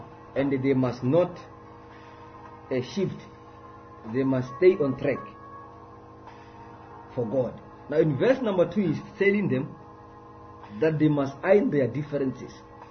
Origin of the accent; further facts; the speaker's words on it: Limpopo, South Africa; As I mentioned, that I'm in our studio in Limpopo. We are broadcasting all the way from Hasohopo, in my hometown.